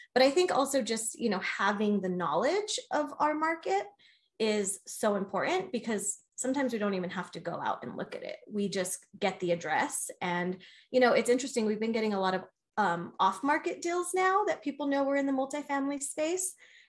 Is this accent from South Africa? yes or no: no; Albuquerque, New Mexico, United States; I mean, Michael and I grew up in Albuquerque. We know it like the back of our hand.